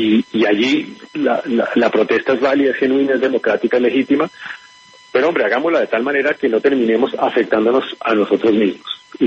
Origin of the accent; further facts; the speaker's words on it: Colombia; Y ahí es donde no podemos incurrir en ese error como país, como colombianos.